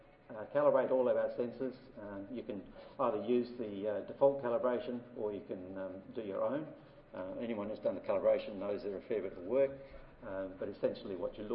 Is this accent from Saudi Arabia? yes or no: no; Australia; from Australia.